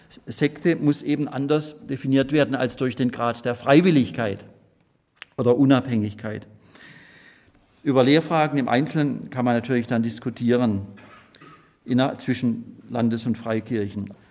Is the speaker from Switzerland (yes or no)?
no; Baden-Württemberg, Germany; etwa in Baden, wo ich herkomme